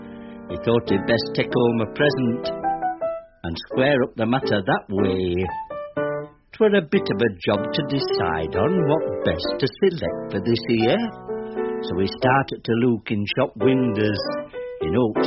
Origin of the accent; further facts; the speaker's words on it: Hyde, South East England, United Kingdom; also born or lived in Huddersfield; I was born in Huddersfield, but at the age of 3 and a half, my dad got a job in Hampshire, and we lived in a very small village called Hyde on the edge of the New Forest.